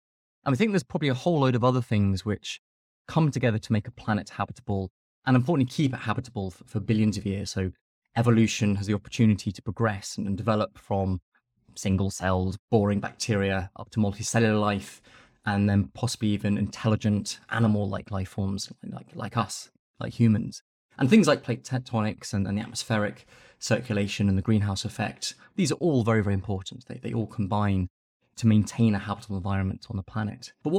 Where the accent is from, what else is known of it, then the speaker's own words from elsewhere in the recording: Nairobi, Kenya; I grew up in Nairobi in Kenya when my family was living overseas.